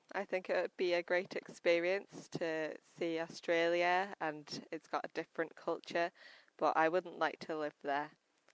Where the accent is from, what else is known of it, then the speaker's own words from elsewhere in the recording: Isle of Man; I'm from the Isle of Man